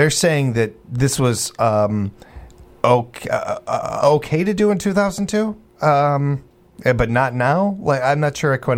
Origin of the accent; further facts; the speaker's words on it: Wisconsin, United States; I'm from Wisconsin, so of course I'm big.